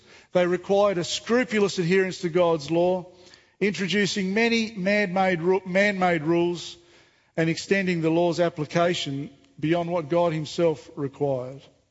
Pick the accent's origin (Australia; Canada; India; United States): Australia; Devonport, Tasmania; I was born and raised in Devonport on the northwest coast of Tassie and have lived there my whole life. And all of my immediate family, most of my extended family, are still living there.